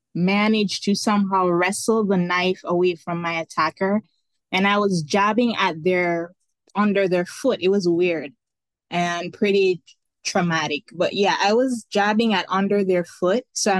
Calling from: Jamaica; Calling you from Jamaica, actually.

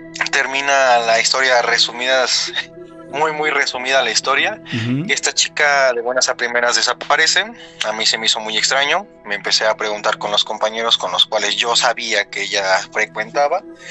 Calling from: Mexico City, Mexico; De la Ciudad de México, aquí por Canal de Chalco.

